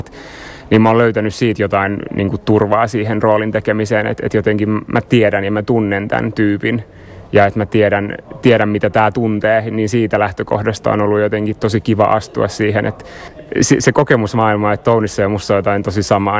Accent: Kauhajoki, South Ostrobothnia, Finland; mä oon kotoisin Kauhajoelta, synnyin siellä unkarilaiseen perheeseen ja siellä sitten mä oon pääosin kasvanut. Meillä on ollut tosiaan semmoinen tausta, että Unkari oli tosi vahvasti läsnä perhe-elämää ja kieli ja kulttuuri.

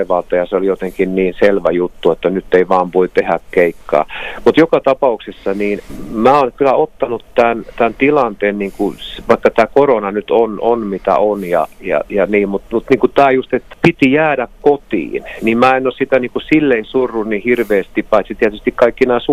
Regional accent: Alaveteli, Ostrobothnia, Finland; se oli kotikylässäni Alavetelissä siinä niin kuin nuorisoseuran talolla

